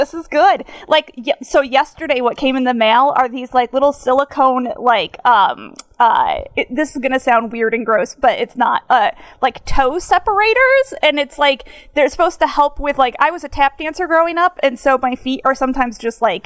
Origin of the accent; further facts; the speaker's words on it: Binghamton, New York, United States; Anyways, Binghamton is where I'm from.